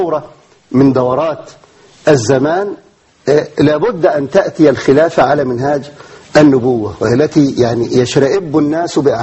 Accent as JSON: {"language": "Arabic", "country": "Egypt", "said": "بلادنا مصر"}